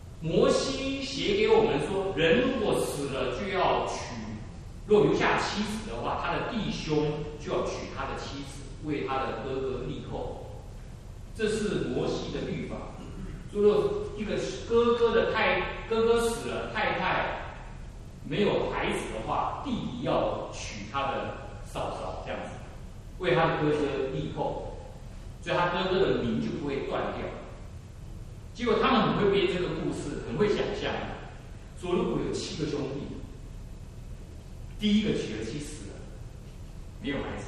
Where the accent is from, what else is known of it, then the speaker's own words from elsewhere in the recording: Taiwan; 因为我们是从台湾来，